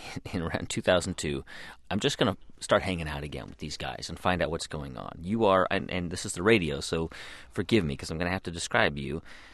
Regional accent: Los Angeles, California, United States; I grew up in Los Angeles

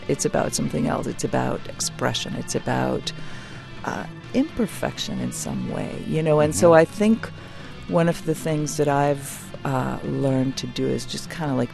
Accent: Israel; I grew up in Israel, and I was discovered by Stern when I was 12.

